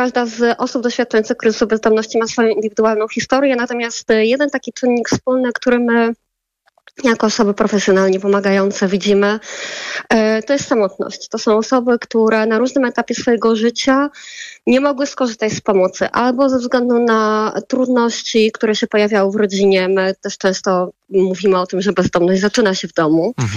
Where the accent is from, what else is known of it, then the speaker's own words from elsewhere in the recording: Warsaw, Masovian Voivodeship, Poland; Warszawa, ona jest mi najbliższa, to jest moje rodzinne miasto.